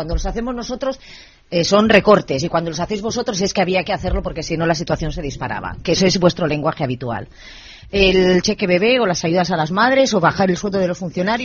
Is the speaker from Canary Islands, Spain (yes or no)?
no; Torrelavega, Cantabria, Spain; Soy de Torrelavega